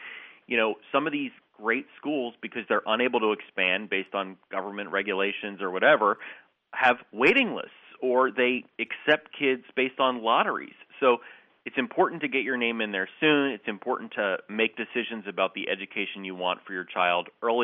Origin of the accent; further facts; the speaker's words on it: New Jersey, United States; I grew up in New Jersey. I went to a school, public high school in New Jersey and elementary school, so I'm a Jersey native.